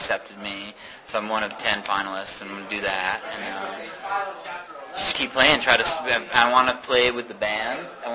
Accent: Dover, Massachusetts, United States; now in Colorado, United States; I'm originally from Dover, Massachusetts, but I've lived in Boulder, Lafayette, Denver, sort of Colorado since 1990.

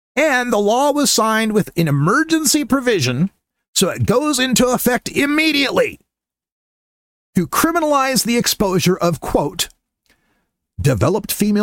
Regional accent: Nampa, Idaho, United States; they had a gay pride event, the first one ever in my hometown of Nampa, Idaho, in Canyon County

